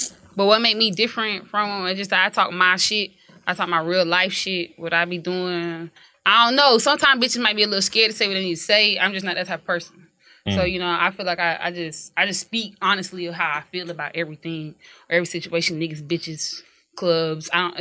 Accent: Columbia, South Carolina, United States; And I am from Columbia, South Carolina.

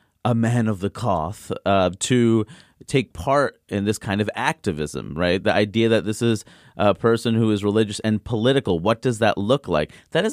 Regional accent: Queens, New York, United States; I remember being 14 and even though I grew up in Queens being sheltered

